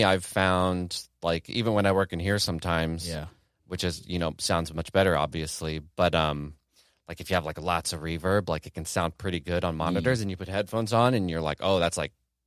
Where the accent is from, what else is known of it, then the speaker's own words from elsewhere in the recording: Kansas City, Missouri, United States; now in Detroit, United States; I'm from Kansas City, lived in Kansas City my whole life.